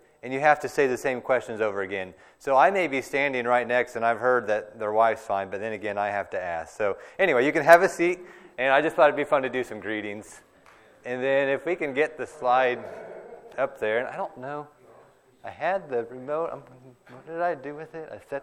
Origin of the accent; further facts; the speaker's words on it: Abilene, Texas, United States; I'm from Abilene. I've been here my entire life, born and raised in Abilene.